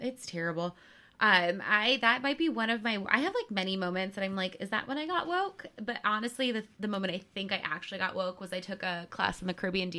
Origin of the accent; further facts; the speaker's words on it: United States; I love this country. I love being American. I could mm-hmm. not be from another country.